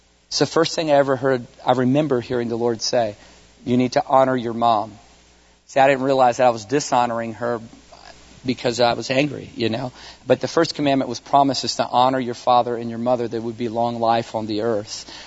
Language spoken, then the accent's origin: English; Newport News, Virginia, United States; I grew up in Virginia, Newport News, Virginia, in a family that my dad was a Christian